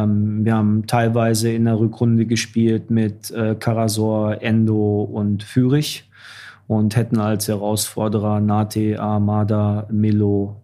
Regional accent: Dortmund, North Rhine-Westphalia, Germany; jetzt bin ich als Dortmunder

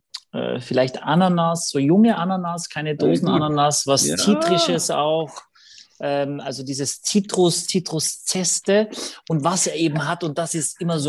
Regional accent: Gallizien, Carinthia, Austria; Tatsächlich, mein Heimatort ist Galizien in Österreich mit 2 L und Z. Das ist die Region Galizien hier.

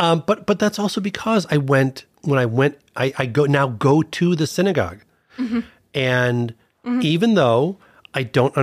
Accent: Chicago, Illinois, United States; we also went back to where I grew up in the Chicago area, and I actually went back to the synagogue where I had my bar mitzvah

